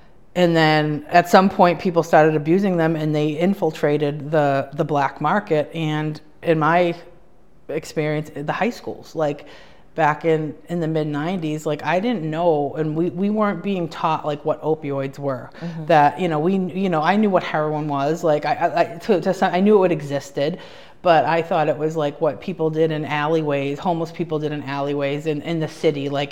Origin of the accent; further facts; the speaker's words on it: Massachusetts, United States; I grew up here on the North Shore of Boston, not in Danvers, but in a town about 15 minutes away. So my whole life has basically been spent in this geographical location.